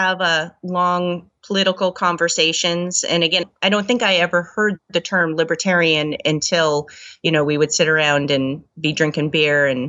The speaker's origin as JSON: {"language": "English", "region": "Pacific Northwest", "country": "United States", "tie": "born or raised there", "said": "I grew up here in the Northwest."}